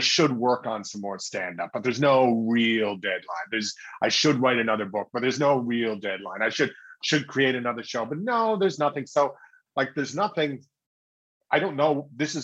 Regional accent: St. John's, Newfoundland and Labrador, Canada; Well, I'm of course going to say St. John's, Newfoundland.

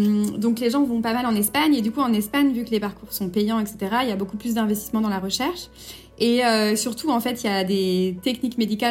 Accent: France; c'est des taux vraiment plus meilleurs taux que chez nous en France

